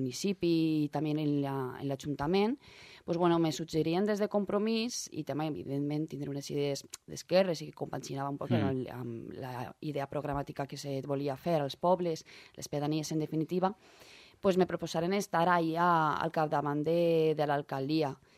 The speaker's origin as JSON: {"language": "Spanish", "town": "La Torre", "region": "Valencian Community", "country": "Spain", "said": "Porque muchas veces cuando digo, ¿en dónde eres? Digo, de La Torre."}